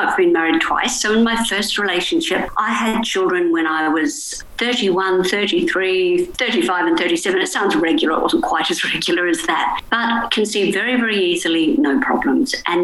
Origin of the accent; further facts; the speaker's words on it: New Zealand; now in Sydney, Australia; So I'm based in the Sutherland Shire in Sydney. Originally, I'm from New Zealand.